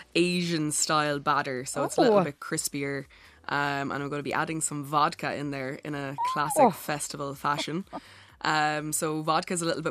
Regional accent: Cork, Munster, Ireland; I'm from Cork City, so the English market is kind of right on the doorstep.

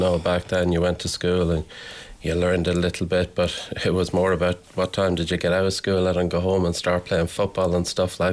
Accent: Navan, County Meath, Ireland; From Navan, yeah, exactly. So we're originally from Navan.

